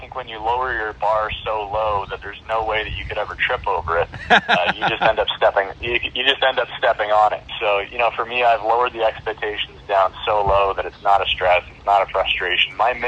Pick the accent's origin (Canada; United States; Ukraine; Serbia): Canada; I mean, I'm still Canadian, and I still live there in my mind.